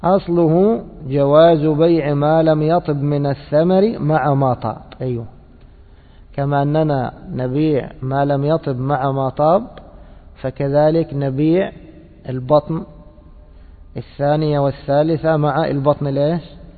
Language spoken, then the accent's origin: Arabic; Egypt; احنا عندنا في مصر شيء مشهور وهو ايش أبو عبد الله؟ البرسيم.